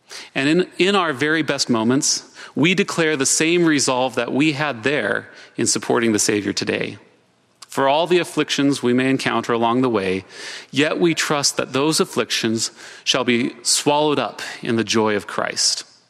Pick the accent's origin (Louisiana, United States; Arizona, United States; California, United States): Arizona, United States; St. Johns; Salt Lake, St. George, and my hometown of St. John's, Arizona.